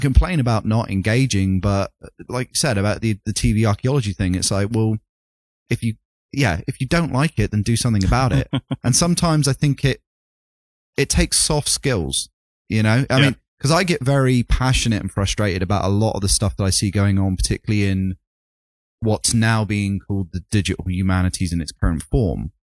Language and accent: English; United Kingdom; sorry, I'm British, not